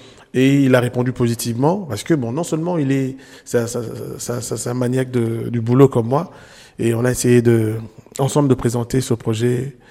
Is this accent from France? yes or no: no; DR Congo; Chez nous, au Congo, on appelle ce genre de chansons des génériques